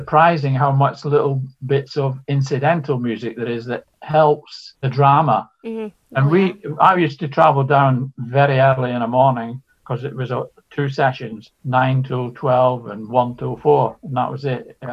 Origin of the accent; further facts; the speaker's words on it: Scotland, United Kingdom; I mean, I even see, being Scottish, the royalties that arrive to me still.